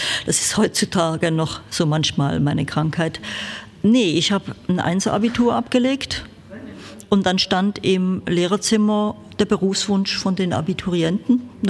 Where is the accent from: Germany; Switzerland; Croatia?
Switzerland; Ja, aber ich komme ja aus der Schweiz.